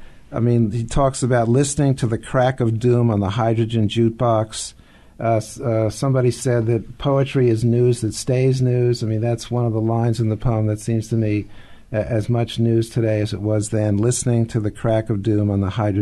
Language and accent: English; Long Island, New York, United States; I grew up on Long Island. I was a teenage beatnik.